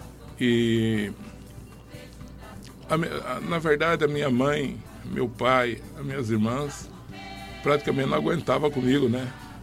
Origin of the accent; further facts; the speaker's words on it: Vila Bela, Mato Grosso, Brazil; E a gente viveu essa vida aqui em Vila Bela. Uma vida muito gostosa e boa. Eu saí de Vila Bela pela primeira vez em 1973 para ficar em Cuiabá.